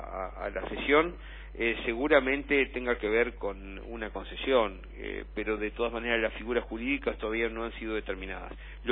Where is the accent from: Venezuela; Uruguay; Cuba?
Uruguay; como uruguayos todos vamos a estar contentos de que parte de este hierro se destine a la producción local